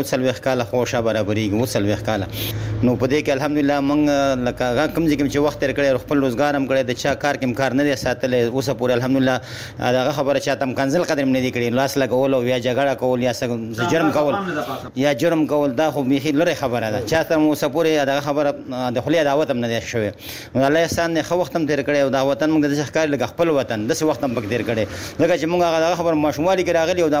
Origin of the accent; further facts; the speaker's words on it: Jalalabad, Nangarhar, Afghanistan; moved away; زه د جلال آباد یم